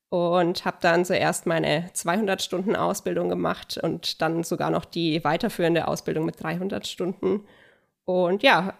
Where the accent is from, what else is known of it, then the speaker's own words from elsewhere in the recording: Nuremberg, Bavaria, Germany; ich komme aus Nürnberg